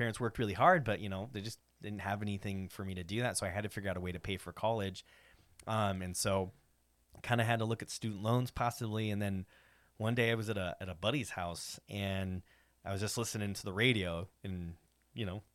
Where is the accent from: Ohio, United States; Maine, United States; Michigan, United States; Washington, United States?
Washington, United States; Camas; I grew up in the Camas-Washougal area. I graduated from Camas High School.